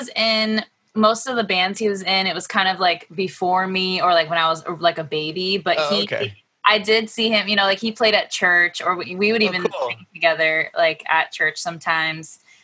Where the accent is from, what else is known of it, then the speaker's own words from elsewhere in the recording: California, United States; now in Los Angeles, United States; I grew up actually close to where I'm at now. I'm in LA now, but I grew up in a place called the Inland Empire, Southern California.